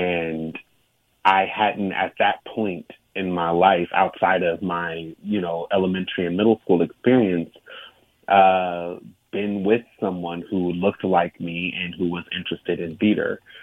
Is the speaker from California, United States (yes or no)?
yes; Oakland, California, United States; Yeah, well, I am from East Oakland, mm-hmm. California